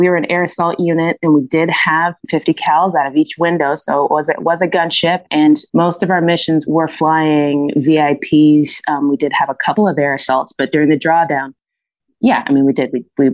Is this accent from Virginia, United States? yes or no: yes; Virginia, United States; My parents live in Virginia, and I grew up right outside of Quantico Marine Corps Base in Northern Virginia.